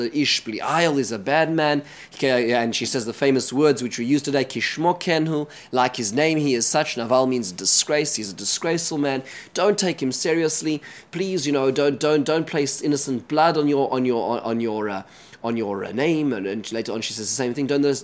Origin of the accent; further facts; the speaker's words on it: Israel; I'm from Israel